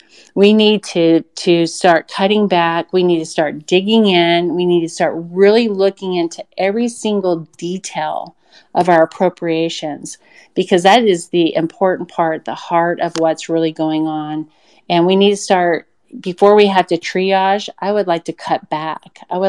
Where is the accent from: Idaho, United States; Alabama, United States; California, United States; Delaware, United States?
Idaho, United States; Jerome; I grew up in Jerome, and I went from first to 12th grade with all of these people.